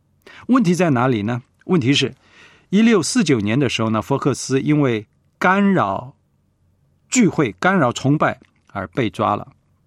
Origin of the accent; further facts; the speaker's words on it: China; 我们中国人